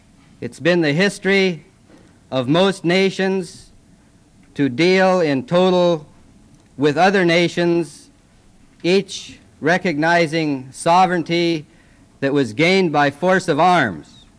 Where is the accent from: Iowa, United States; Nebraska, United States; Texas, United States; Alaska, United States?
Alaska, United States; But we have to recognize that we are American citizens, citizens of the state of Alaska, and proud of our own heritage.